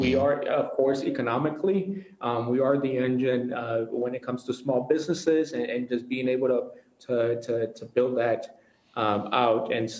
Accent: Aurora, Illinois, United States; now in Wisconsin, United States; so I grew up in Aurora, Illinois, the second largest city of Illinois. I moved out to Wisconsin 5 years ago

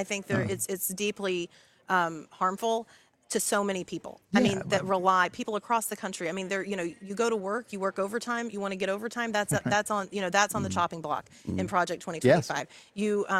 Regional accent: Texas, United States; we know about people in my home state of Texas and people across the country

